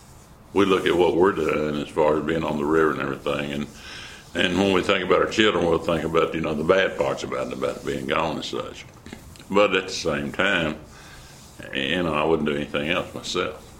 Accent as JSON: {"language": "English", "town": "Paducah", "region": "Kentucky", "country": "United States", "tie": "born or raised there", "said": "Here in Paducah. I grew up here in Paducah."}